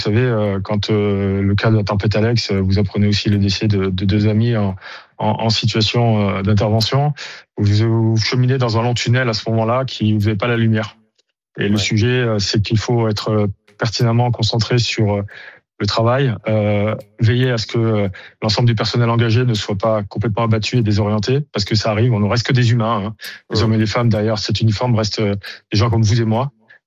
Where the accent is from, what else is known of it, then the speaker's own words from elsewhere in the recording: Provence-Alpes-Côte d'Azur, France; Je viens des Alpes-Maritimes, on connaît régulièrement cela dans les routes des vallées.